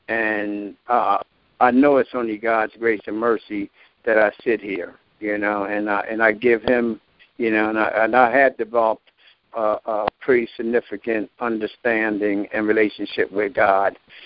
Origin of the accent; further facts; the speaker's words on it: Philadelphia, Pennsylvania, United States; I'm from West Philadelphia. You know, I was blessed to be raised in a nuclear family that had both a mother and a father.